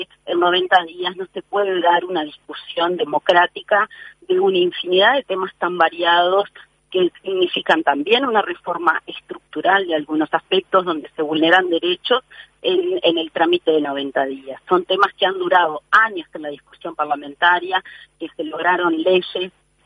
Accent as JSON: {"language": "Spanish", "country": "Uruguay", "said": "como pueblo uruguayo"}